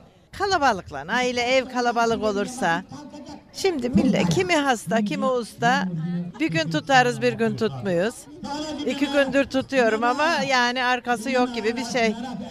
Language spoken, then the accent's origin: Turkish; Anamur, Mersin, Turkey; Ben doğma büyüme Anamur'un içindenim. 65 yaşındayım.